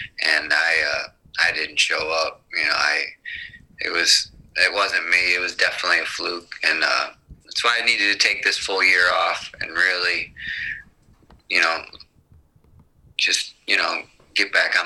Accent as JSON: {"language": "English", "region": "Illinois", "country": "United States", "tie": "born or raised there", "lives_now": "Phoenix, United States", "said": "I'm from Illinois. I grew up about 2 hours north of there."}